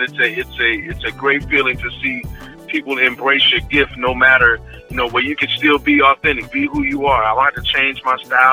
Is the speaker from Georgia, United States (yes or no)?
no; Chicago, Illinois, United States; now in Arkansas, United States; So I'm a country boy, city boy turned country, because I'm originally from Chicago.